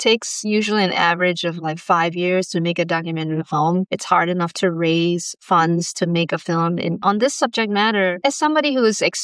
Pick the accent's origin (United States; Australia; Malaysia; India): Malaysia; because I was born and raised in Malaysia. As a Malaysian, we learned about Palestine.